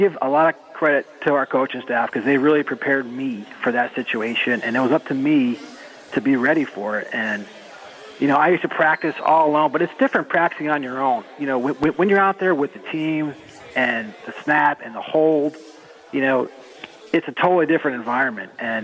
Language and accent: English; Avon, Connecticut, United States; I'm from Connecticut. I'm in Avon, Connecticut. I have three children, and they're growing up so quick. My oldest is at Avon Old Farms High School, where I went to high school